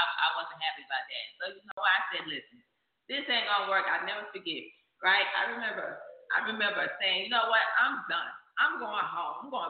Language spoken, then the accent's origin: English; New Jersey, United States; I'm from New Jersey. Jersey girl out here in the country.